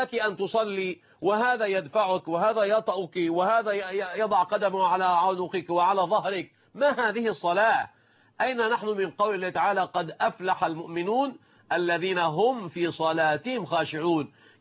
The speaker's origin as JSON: {"language": "Arabic", "country": "Egypt", "said": "وليسمع المشاهدون أيضا عندنا في مصر وفي كل مكان من العالم الإسلامي"}